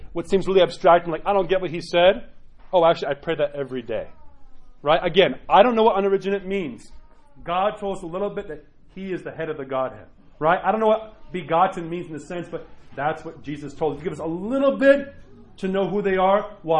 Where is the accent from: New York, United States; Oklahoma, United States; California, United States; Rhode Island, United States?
New York, United States; I'm from New York, so it's awe.